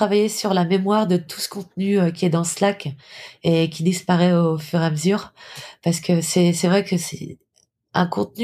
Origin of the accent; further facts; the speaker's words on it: France; je manquais pas de dire que je venais de France et qu'en France, on avait une communauté de plus de 10 000 personnes